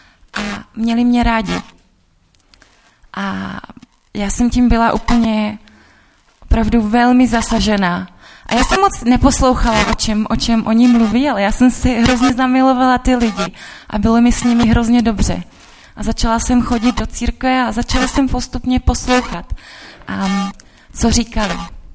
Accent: Bohemia, Czechia; now in Český Těšín, Czech Republic; nejsem z Ruska, když vypadám jako Ruska, tak jsem z Čech. Ale teď bydlím v Českém Těšině a mám moc ráda Slezsko a mám moc ráda Český Těšín.

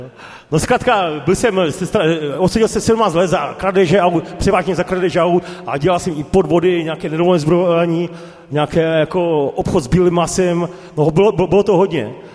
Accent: Frýdek-Místek, Moravian-Silesian Region, Czechia; pocházím z Frýdku Mísku

